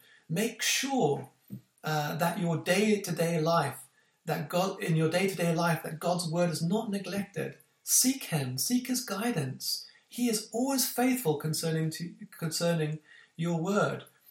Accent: Fish Hoek, Western Cape, South Africa; I was raised in South Africa, and when you often had bushfires. I used to live in a place called Fishhook, surrounded in a valley by mountains

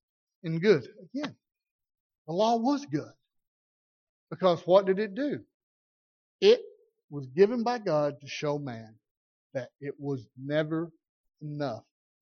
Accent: the South, United States; I'm from the South. I don't have a problem with it.

